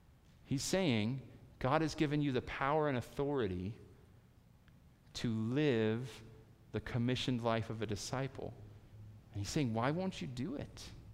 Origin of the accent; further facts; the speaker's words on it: Chicago, Illinois, United States; I grew up in Chicago, and it snows in the winter in Chicago